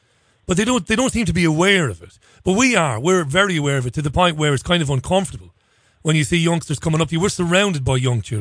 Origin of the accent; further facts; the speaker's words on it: Ballybeg, Munster, Ireland; now in Salford, United Kingdom; Living in Salford, which is obviously a very working class area, and reminds me very much of where I grew up in Ballybeg in Waterford, so it is very working class